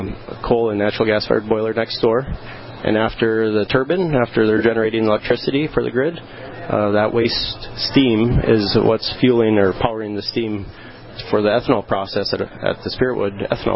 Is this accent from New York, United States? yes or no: no; Rugby, North Dakota, United States; Rugby, North Dakota. My great-grandfather homesteaded in 1903 on a farm that I grew up on that my brother and father are still operating today.